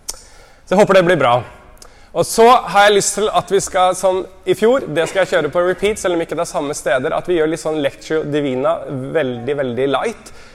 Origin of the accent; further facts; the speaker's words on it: Grimerud, Innlandet, Norway; also born or lived in Oslo; nå bodde i Oslo, men nå vi flyttet tilbake en kilometer fra der jeg vokste opp på Grimerud